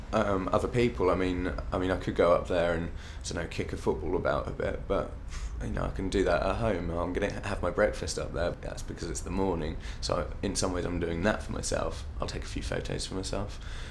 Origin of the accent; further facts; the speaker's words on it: Ipswich, East of England, United Kingdom; I'm 23 and I'm from Ipswich.